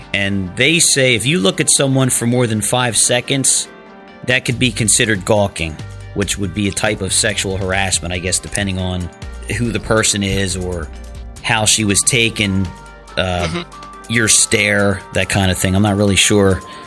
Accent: Philadelphia, Pennsylvania, United States; now in Atlantic City, United States; I'm actually from Philadelphia, but I live in New Jersey right outside of Atlantic City.

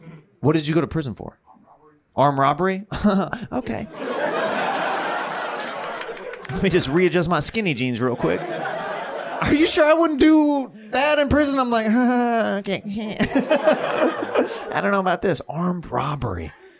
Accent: Kansas, United States; Because I grew up very religious, and I grew up in Kansas

